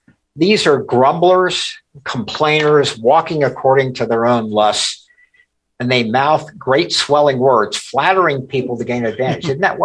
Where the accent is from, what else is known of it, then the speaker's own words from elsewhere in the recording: Cincinnati, Ohio, United States; some of you know I grew up in Cincinnati, so I'm orange and black today, not orange and blue.